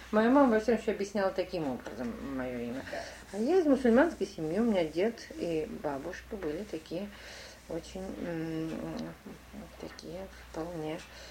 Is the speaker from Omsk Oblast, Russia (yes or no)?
yes; Omsk, Omsk Oblast, Russia; also born or lived in Saint Petersburg / Moscow; В Омске. Я выросла в городе Омске. Я родилась. Да, я родилась в Омске